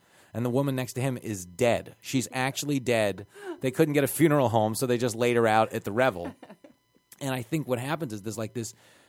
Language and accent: English; Levittown, New York, United States; I grew up in Levittown.